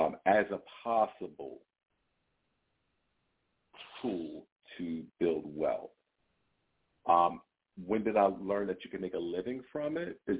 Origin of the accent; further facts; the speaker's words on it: Atlantic City, New Jersey, United States; I've been in and out of the casinos for years. I come from Atlantic City.